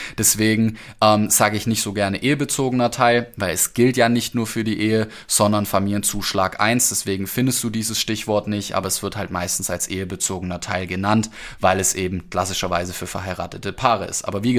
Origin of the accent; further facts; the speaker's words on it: Ludwigsburg, Baden-Württemberg, Germany; Ich komme ja aus Baden-Württemberg, genauer gesagt aus Ludwigsburg